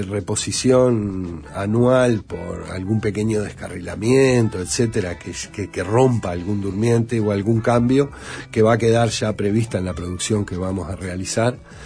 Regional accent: Uruguay

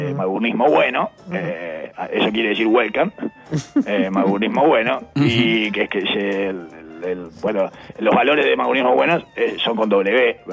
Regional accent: Uruguay; vieron cómo somos los uruguayos, nos gusta brindar

